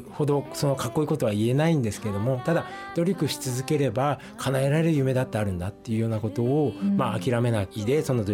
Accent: Fukushima, Japan; 本当に生まれも育ちも福島県で、福島とのそのつながりっていうものを今まで大事にして生きてきて

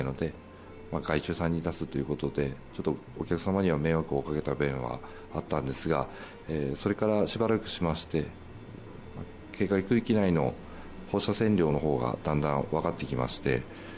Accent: Minamisoma, Fukushima, Japan; 私は南相馬市で育ちまして、浪江町のホンダのディーラーに入社しました。約10年間整備士として勤務していまして、大熊町に住んで

